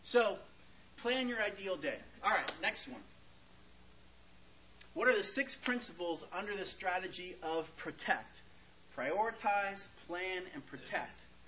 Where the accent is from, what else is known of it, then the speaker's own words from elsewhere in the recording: California, United States; I'm from California, and we just got back recently.